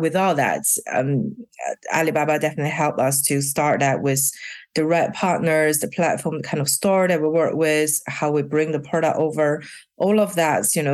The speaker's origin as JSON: {"language": "English", "country": "China", "tie": "born or raised there", "said": "I'm born and raised in China"}